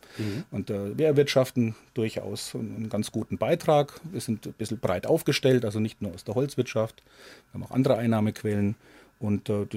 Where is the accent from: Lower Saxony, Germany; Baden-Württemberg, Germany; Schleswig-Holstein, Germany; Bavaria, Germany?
Bavaria, Germany; Sommerach; Ich bin aufgewachsen an der Mainschlawe in Sommerach.